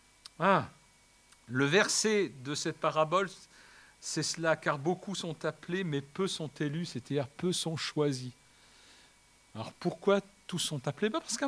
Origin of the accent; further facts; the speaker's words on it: Marseille, Provence-Alpes-Côte d'Azur, France; born there; Quand je suis né à Marseille, vraiment par hasard, hein, ma mère était là-bas depuis quelques années, elle a rencontré mon père et je suis arrivé.